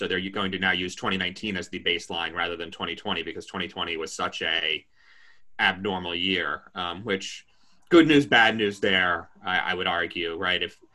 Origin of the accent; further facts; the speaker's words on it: United States; As an American, I'm forced to ask, what are trains?